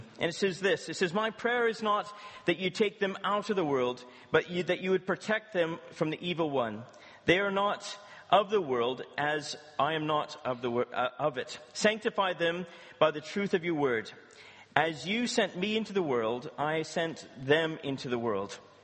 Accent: Canada; now in Brighton; I'm originally from Canada, as you can tell from the twang in my voice. I'm not from these parts. But God called us to Brighton 11 years ago

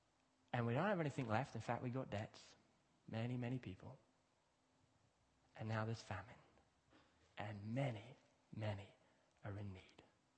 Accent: Kenya; I grew up in Kenya, I think it's 100,000 street kids in Nairobi.

